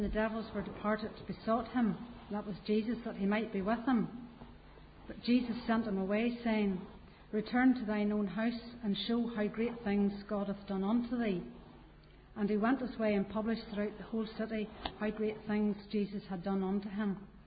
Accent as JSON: {"language": "English", "town": "Coleraine", "region": "Northern Ireland", "country": "United Kingdom", "tie": "born or raised there", "also_born_or_lived": "Vera / Garva / Ballymena / Limavady", "said": "I was born in Coleraine on the 13th of July 1960, the youngest of three, an older brother and older sister. My dad was on the police, so we moved around quite a bit in early childhood, living in Coleraine, Vera, Garva, Ballymena and Limavady."}